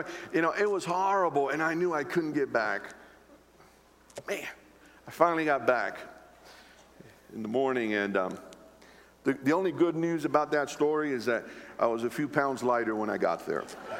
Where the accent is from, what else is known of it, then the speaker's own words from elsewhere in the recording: Philadelphia, Pennsylvania, United States; And I'm from the city. I'm from Philadelphia.